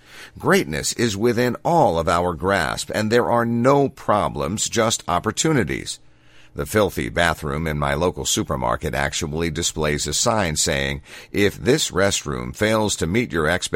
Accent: United Kingdom; now in United States; As a Brit in America, all this star-spangled exceptionalism feels alien.

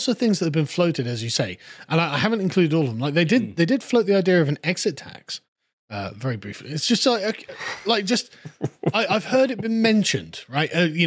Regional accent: South West England, United Kingdom; I'm from the Southwest. We don't live in little terraced houses.

